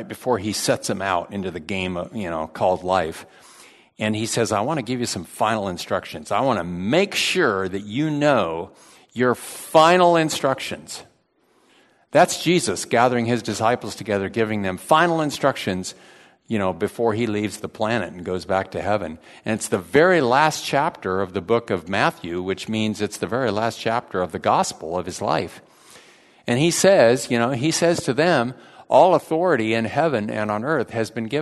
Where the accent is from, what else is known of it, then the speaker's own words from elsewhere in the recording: Ethiopia; born and raised in Ethiopia. I'll tell a few stories about that. Loved growing up in Africa.